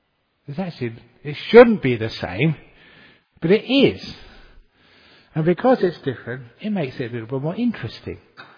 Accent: Australia; I can tell this because I'm an Australian.

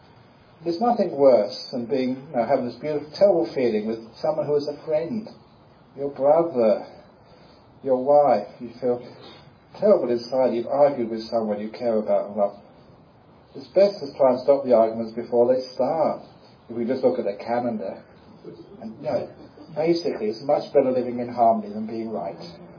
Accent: Australia; Because I come from Australia.

